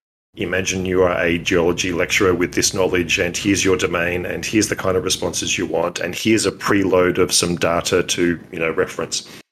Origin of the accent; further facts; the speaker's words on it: Australia; As an Aussie